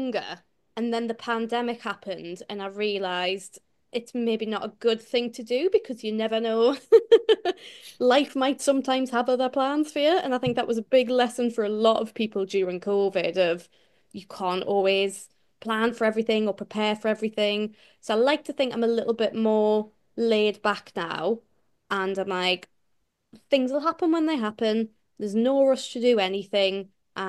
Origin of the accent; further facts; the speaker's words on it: Newcastle, North East England, United Kingdom; Made a point of putting in my little bio that I was from Newcastle